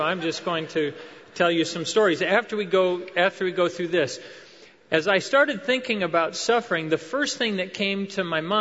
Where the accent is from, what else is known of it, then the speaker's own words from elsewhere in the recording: Ecuador; I was born and raised in Ecuador, South America